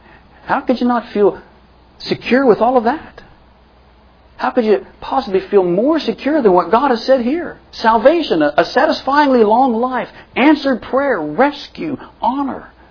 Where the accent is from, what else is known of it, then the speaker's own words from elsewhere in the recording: West Virginia, United States; like a lot of the folks back in my home state in West Virginia.